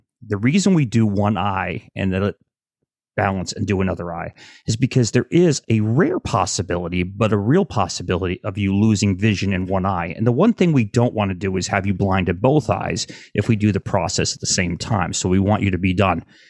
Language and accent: English; Northeast, United States; I grew up in the Northeast and AM radio was pretty easy to listen to a whole bunch of different stations.